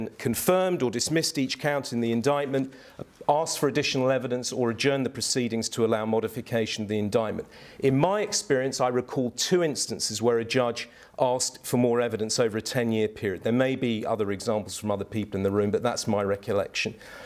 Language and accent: English; United Kingdom; I do think, even as a Brit, that the civil law really does lend itself very well